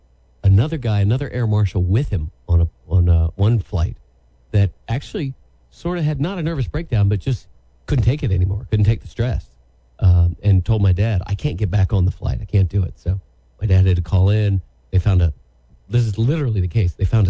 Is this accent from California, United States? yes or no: no; Atlanta, Georgia, United States; born there; I was born in Atlanta.